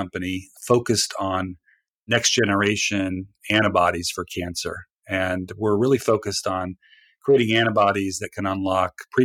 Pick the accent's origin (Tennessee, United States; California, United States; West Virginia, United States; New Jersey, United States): California, United States; Redwood City; also born or lived in Turkey; Originally from California, mostly born and bred there. Was born in Redwood City, California, in the Bay Area. Not long after I was born, we moved to Turkey, where we lived for about 5 years.